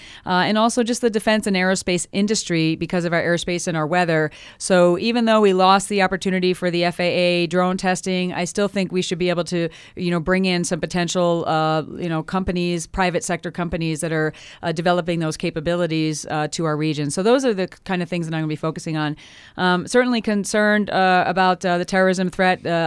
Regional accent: Rhode Island, United States; now in Tucson, United States; No, I grew up in Rhode Island.

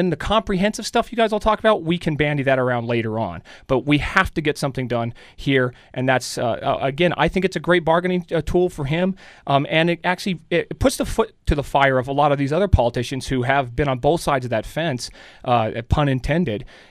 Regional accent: United States; I'm an American, so I care more about fighting for my American citizen interests

